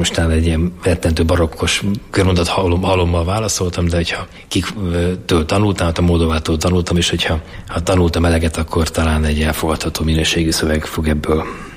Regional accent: Budapest, Hungary; a Ferencvárosi rendezőpályaudvar, az ország legnagyobb pályaudvara volt. A Fradi másképpen, itt nőttem föl, jártam középiskolában.

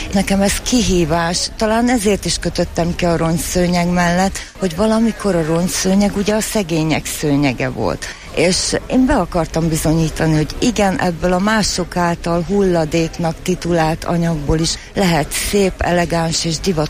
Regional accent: Csepel, Budapest, Hungary; born there; A nagyszüleim szőttek roncszőnyeget, én Csepelen születtem

